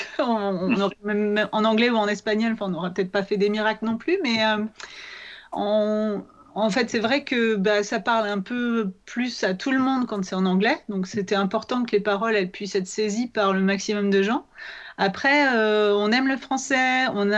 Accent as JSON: {"language": "French", "region": "Île-de-France", "country": "France", "said": "Sam et moi, on est des Yvelines."}